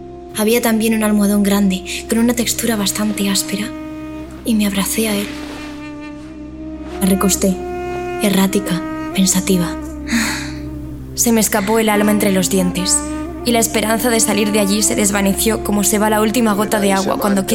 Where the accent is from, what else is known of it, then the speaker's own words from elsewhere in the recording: Madrid, Community of Madrid, Spain; y he vivido toda mi vida en España